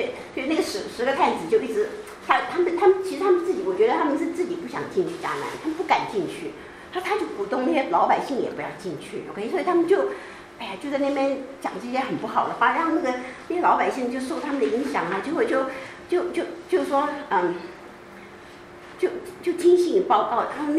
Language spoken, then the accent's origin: Chinese; China; 哎，我们中国人有的也改名字，我记得哈